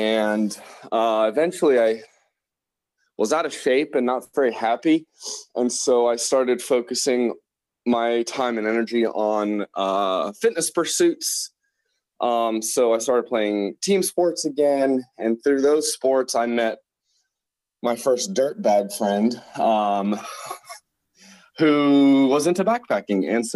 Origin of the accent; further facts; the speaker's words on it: Columbus, Ohio, United States; And originally, I am from Columbus, Ohio. Grew up there with two sisters, my parents.